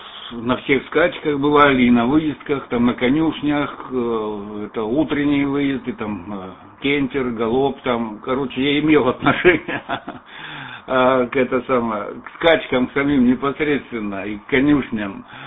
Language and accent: Russian; Lermontov, Stavropol Krai, Russia; now in Belgium; Я знаю наш регион. Я из Лермонтова сам. У меня … Ну, сейчас в Бельгии